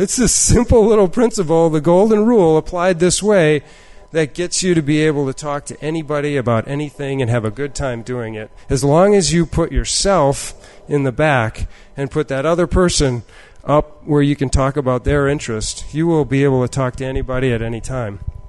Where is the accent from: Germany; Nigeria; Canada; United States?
United States; Midwest; So I don't know where Block Island is. I'm from the Midwest.